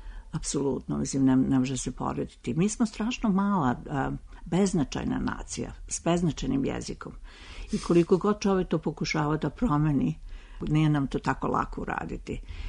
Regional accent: Belgrade, Serbia; born there; Moja prva rečenica je uvek rođena sam u Beogradu.

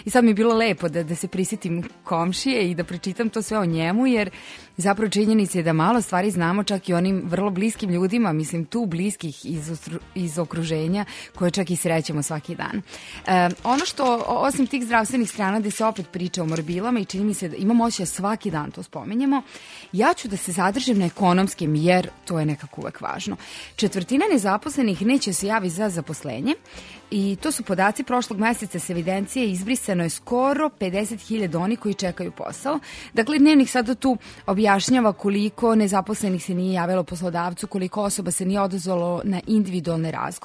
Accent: Bačka Palanka, Vojvodina, Serbia; born there; iz te zgrade u kojoj sam rođena, u Bačkoj Palanci.

